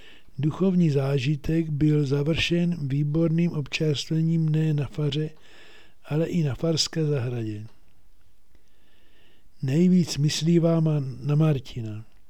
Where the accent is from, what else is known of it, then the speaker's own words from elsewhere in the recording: Moravia, Czechia; Připadalo mi to všechno naprosto jiné než u nás na Moravě